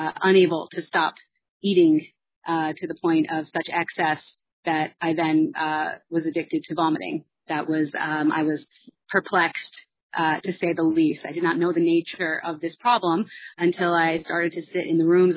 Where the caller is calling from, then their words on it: Los Angeles, California, United States; I am Zooming from Los Angeles, where I've been working since 9 a.m. this morning.